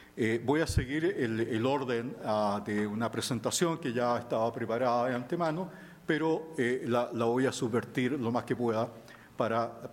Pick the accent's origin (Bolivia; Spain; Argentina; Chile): Chile; moved away as an adult; Soy chileno originalmente.